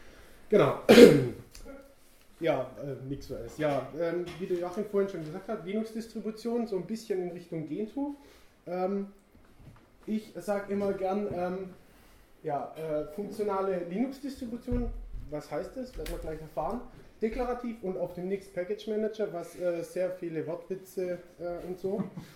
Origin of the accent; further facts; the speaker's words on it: Furtwangen, Baden-Württemberg, Germany; ich komme aus Furtwangen, ich studiere da gerade im siebten Semester